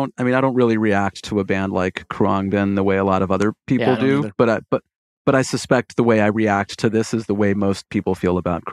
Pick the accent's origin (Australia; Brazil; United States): Brazil; my home country of Brazil